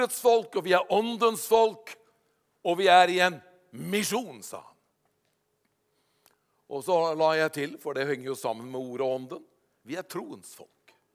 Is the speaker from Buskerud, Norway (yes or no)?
yes; Hokksund, Buskerud, Norway; når vi i ungdommen hadde nytt liv, ungdomsarbeid hjemme i Hokksund